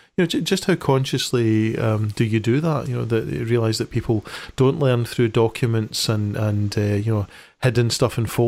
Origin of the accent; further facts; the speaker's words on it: Scotland, United Kingdom; even as a Scot coming to do work there